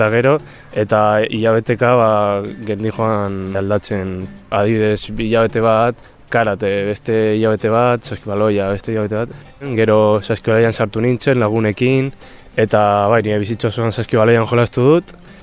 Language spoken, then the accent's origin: Basque; Vitoria-Gasteiz, Basque Country, Spain; born there; 20 urte ditut, Gasteizen jaio naiz